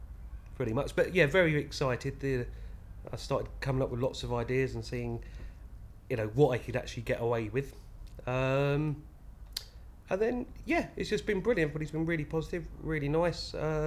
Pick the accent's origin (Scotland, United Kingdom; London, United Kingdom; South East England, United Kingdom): South East England, United Kingdom; Hove; I'm from Hove in East Sussex and I'm 35.